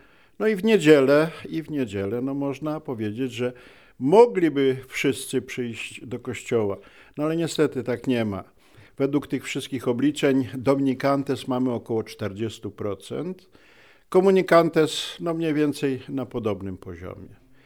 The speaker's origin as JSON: {"language": "Polish", "town": "Nałęczów", "region": "Lublin Voivodeship", "country": "Poland", "said": "No tak się składa, że ja pochodzę z Nałęczowa, więc archidiecezji lubelskiej"}